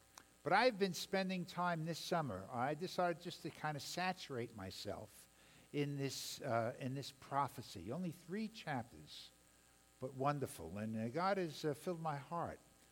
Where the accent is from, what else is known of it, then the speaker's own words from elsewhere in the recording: Brooklyn, New York, United States; Because when I grew up in Brooklyn, if you asked somebody that question, who are you looking at?